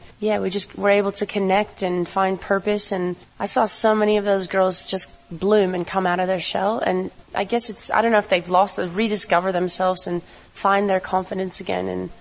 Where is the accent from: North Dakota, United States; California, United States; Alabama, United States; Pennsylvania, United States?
California, United States; moved away as an adult; now in Australia; So I've been in Australia 11 years, and I came from California. In California, I was a tennis instructor.